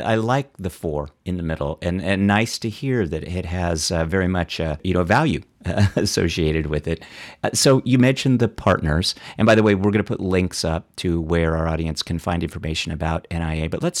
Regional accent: Daly City, California, United States; born there; I was born in Daly City. So Daly City.

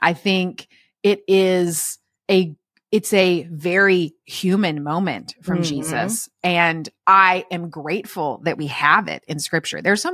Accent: Texas, United States; now in Alabama, United States; As a Texan, I care a lot about queso. Mm-hmm. I'm always going to prefer a yellow queso. I live in Alabama that doesn't care about yellow queso

